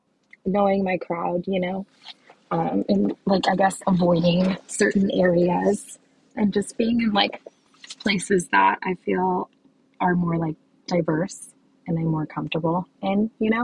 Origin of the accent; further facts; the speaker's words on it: San Diego, California, United States; also born or lived in Las Vegas / Colorado; Well, I'm from San Diego, California. Beautiful, sunny San Diego.